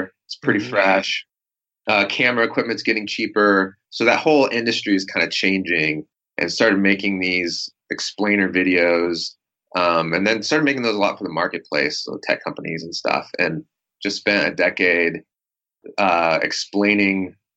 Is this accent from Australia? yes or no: no; Federal Way, Washington, United States; also born or lived in Portland, United States; Well, I grew up in the Northwest here. Not in Portland. I was born in Portland, but grew up in Federal Way, Washington, which is a city, sounds like a highway.